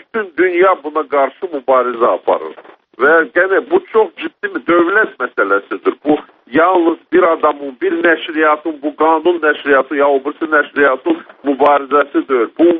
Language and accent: Azerbaijani; Baku, Azerbaijan; born there; Mən Bakını çox sevirəm. Burada anadan olmuşam. Bu mənim doğma şəhərimdir.